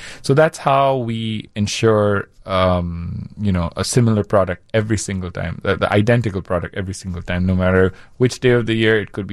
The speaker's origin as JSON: {"language": "English", "country": "India", "tie": "born or raised there"}